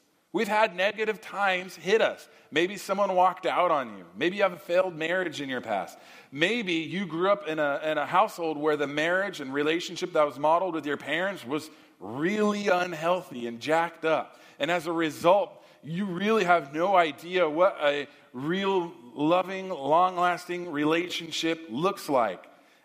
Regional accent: California, United States; I grew up in the San Gabriel Valley, and if you're one of the LA people that really never leave the west side, you probably have no clue where the San Gabriel Valley is. Don't worry, it's in the county somewhere of LA.

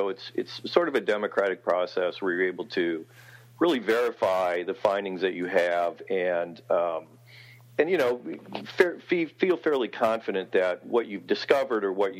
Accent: Ohio, United States; And I grew up in Ohio, and we had monster movies on the afternoon

